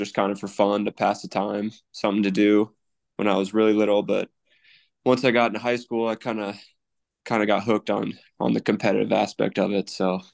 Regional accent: Jewell, Iowa, United States; so I grew up in Jewell. For those who aren't familiar, it's just a tiny little town about 25 minutes north of Ames. There's only about 1,200 people, so it's just your classic Iowa small town.

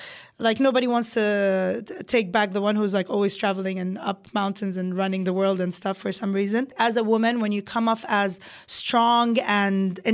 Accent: Kuwait; You know, I grew up in Kuwait and I was in an international school

